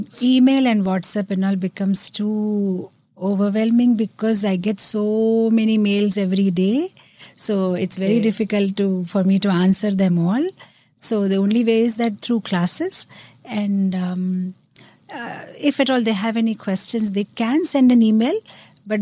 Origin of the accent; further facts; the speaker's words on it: Mumbai, Maharashtra, India; first language Gujarati; English is a second language; Gujarati is my mother tongue because I'm a Gujarati from Bombay. And from my husband, I learned Bengali. So that way I speak English, Hindi, Telugu, Gujarati and Bengali.